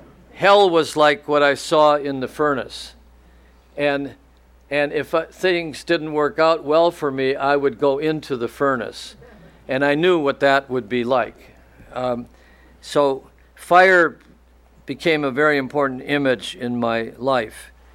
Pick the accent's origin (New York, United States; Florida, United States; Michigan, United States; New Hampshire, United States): Michigan, United States; Highland Park; I grew up in Detroit. It was Highland Park, actually, and I shoveled coal as a little boy.